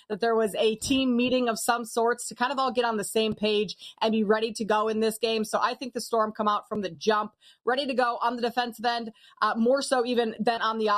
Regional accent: Minnesota, United States; I love that you're giving some love to my Gophers, Minnesota native, as you can hear in my accent.

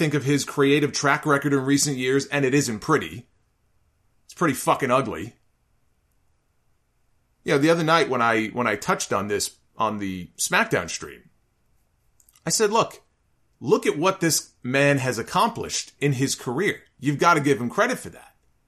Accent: New York, United States; I grew up in New York. I grew up in the Northeast.

